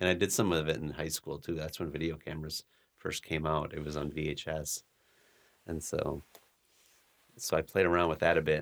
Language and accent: English; Calumet, Michigan, United States; Okay, so I grew up in the UP, which is the Upper Peninsula of Michigan, and way up there, all the way almost to the Thumb region, which is Calumet, which is a tiny little town up there.